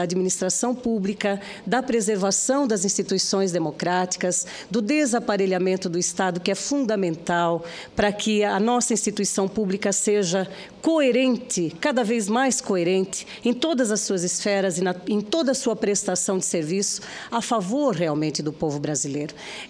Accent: Jaraguá do Sul, Santa Catarina, Brazil; quando eu falo de Jaraguá do Sul, eu falo com muito amor no coração, é minha terra

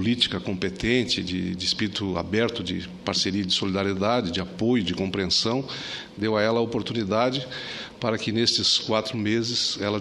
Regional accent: Santa Catarina, Brazil; Isso me deixa, como catarinense, muito feliz.

